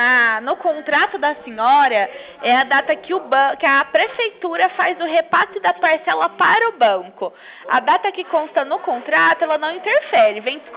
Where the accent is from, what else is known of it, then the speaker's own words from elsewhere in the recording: Franca, São Paulo, Brazil; eu não sou de Ribeirão, sou de Franca